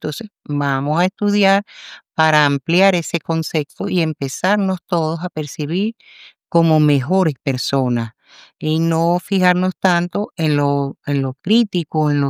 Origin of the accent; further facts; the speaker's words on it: Venezuela; now in Spain; Yo como venezolana, cuando llegué a España, tuve mis encontronazos